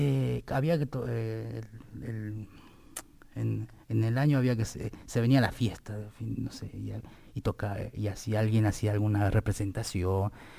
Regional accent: Guaymallén, Mendoza, Argentina; De Mendoza, de Guaymallén.

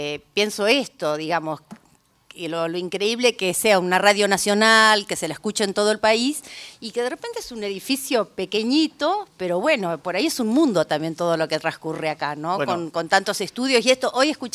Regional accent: Carhué, Buenos Aires Province, Argentina; Yo conocía la radio de mi pueblo, que es Carué, y era un estudio muy chiquitito.

